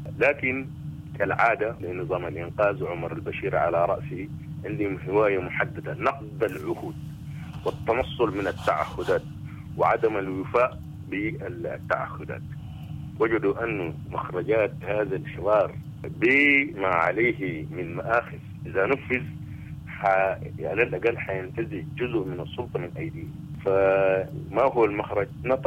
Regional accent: Sudan; نحن كشعب سوداني

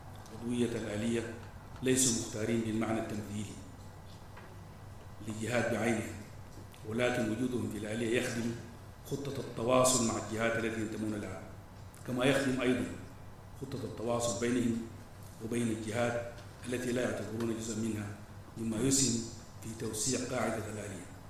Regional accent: Sudan; نحتاج كسودانيين أن ننظر لتجربتنا جيدا

